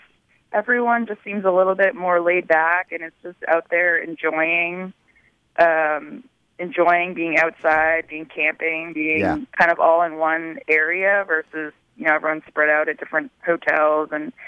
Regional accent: New Hampshire, United States; And it just kind of feels like I grew up in New Hampshire. My parents would take us camping for weeks during the summer

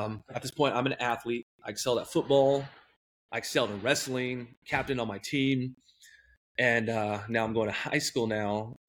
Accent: San Diego, California, United States; Yeah, so as you can see from the hat, from San Diego, California. I'm 39 years old.

